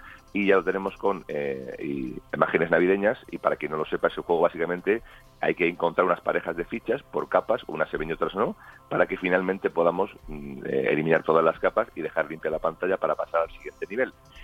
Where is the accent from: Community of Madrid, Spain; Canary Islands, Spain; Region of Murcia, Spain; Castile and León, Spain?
Region of Murcia, Spain; Murcia; en mi tierra, en Murcia